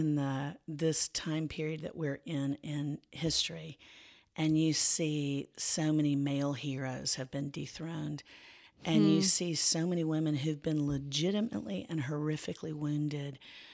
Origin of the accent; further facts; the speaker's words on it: Florida, United States; also born or lived in Tennessee; She's Haitian and I grew up in Florida and in Tennessee.